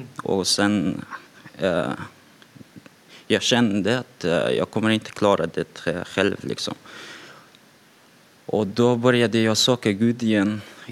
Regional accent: Afghanistan; Swedish is a second language; now in Lidköping, Sweden; som sagt och jag bor i Lidköping. Och jag kommer från Afghanistan och jag har bott här sedan 2015, typ i slutet av 2015 kom jag hit. Och jag är uppväxt som muslim och jag har haft en muslims familj.

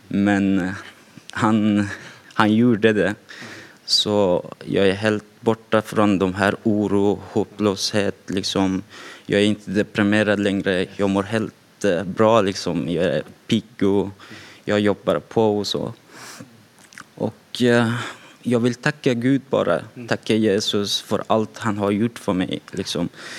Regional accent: Afghanistan; Swedish is a second language; now in Lidköping, Sweden; som sagt och jag bor i Lidköping. Och jag kommer från Afghanistan och jag har bott här sedan 2015, typ i slutet av 2015 kom jag hit. Och jag är uppväxt som muslim och jag har haft en muslims familj.

